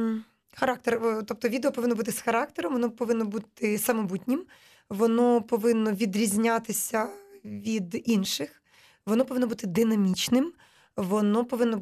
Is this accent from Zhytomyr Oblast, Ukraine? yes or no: yes; Korostyshiv, Zhytomyr Oblast, Ukraine; Коростище, це моє рідне місто, і воно доволі маленьке. Там 28 тисяч населення, це 100 кілометрів звідси